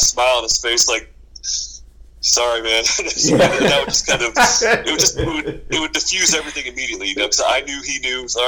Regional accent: Racine, Wisconsin, United States; I always had the thought that maybe instead of saying Racine, Wisconsin, that I should say I'm from North Beach, Wisconsin, and make myself sound more California, you know.

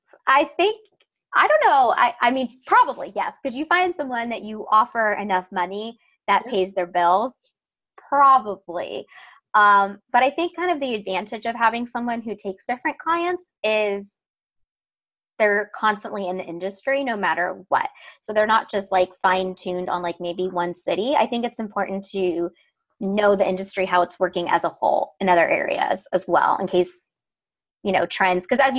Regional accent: Akron, Ohio, United States; also born or lived in Savannah; So I am originally from outside Cleveland, Ohio. I'm from Akron. Go Buckeyes. Yep. I was in Savannah for 7 years.

